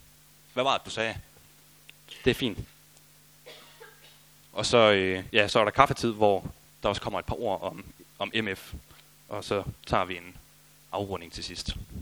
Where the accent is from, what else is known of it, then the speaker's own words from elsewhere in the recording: Aulum, Central Denmark Region, Denmark; now in Aarhus, Denmark; Jeg er 24 år, gift med Maria, og bor nu i Aarhus. Oprindeligt kommer jeg fra Aulum, mellem Herning og Holstebro, så det er egentlig ikke så langt herfra.